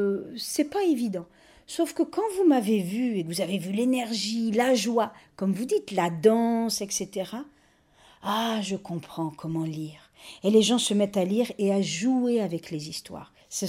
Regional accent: France; de là où j'ai grandi, hein, de cette France, de cette métropole

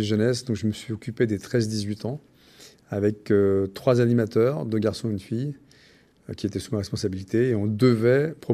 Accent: Creil, Hauts-de-France, France; Oui, je suis originaire du plateau de Creil. Donc, j'y ai vécu 35 ans, sur le plateau. Hein. Et ensuite, j'ai déménagé donc, sur le bas de Creil, puis Nogent et d'autres villes à côté.

